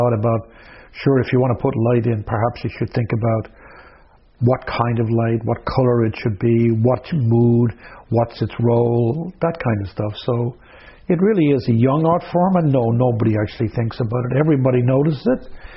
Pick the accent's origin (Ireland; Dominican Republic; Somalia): Ireland; Dublin, Leinster; I grew up in Dublin.